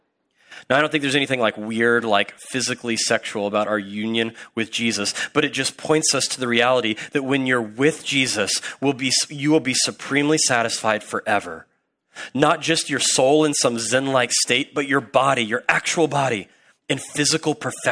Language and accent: English; Midwest, United States; I grew up in the Midwest, and let me tell you that every single woman that's in the Midwest